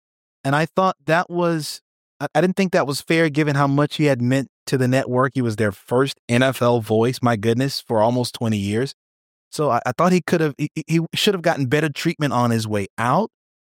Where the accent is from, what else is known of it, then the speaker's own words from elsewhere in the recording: the Carolinas, United States; Growing up in the Carolinas, as I did, I grew up in the era where you had Raycom and you had ESPN doing the Duke Carolina game at the same time.